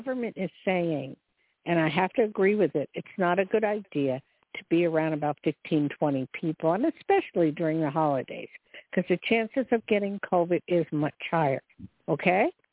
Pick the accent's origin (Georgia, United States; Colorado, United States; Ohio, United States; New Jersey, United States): New Jersey, United States; and I'm from Jersey, so I know the area.